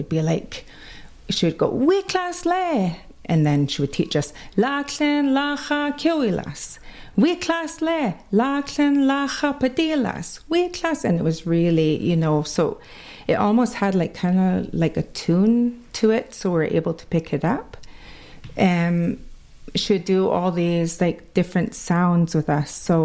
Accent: British Columbia, Canada; accent: Kwakwala; And so my accent from Kwakwala goes into English.

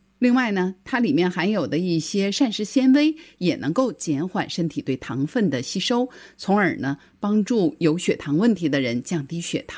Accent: China; 当然我们中国人也很会运用它

